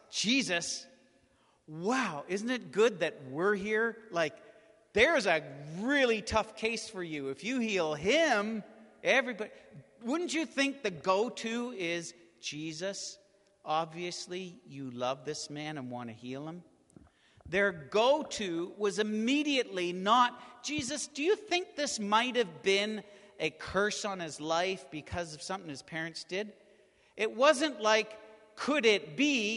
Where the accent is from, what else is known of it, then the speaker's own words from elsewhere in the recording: Canada; I'm Canadian